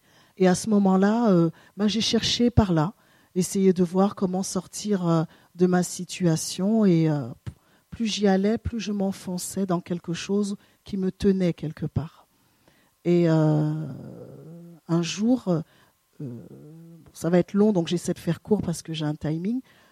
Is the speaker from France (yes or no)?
yes; French Guiana, France; Je viens de Guyane. Donc, pour ceux qui ne connaissent pas, c'est où on envoie les fusées Ariane.